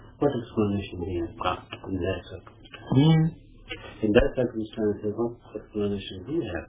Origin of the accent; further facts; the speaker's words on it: India; English is a second language; So when we go to our office, since we come from India, naturally the very intelligent young boys and girls, they ask various questions to us.